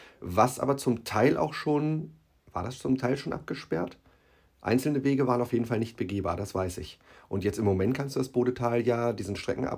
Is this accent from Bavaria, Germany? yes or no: no; Gehrden, Lower Saxony, Germany; sind von meinem Heimatort im Speckmantel Gerden sind wir aus Los gerannt